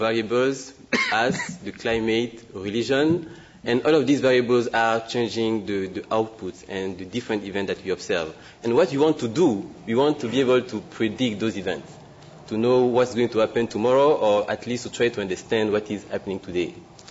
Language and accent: English; Gabon; also born or lived in Mali / France; I've been living in many different countries. I was born in Mali, grew up in Gabon, in Central Africa, did my undergrad and my graduate studies in France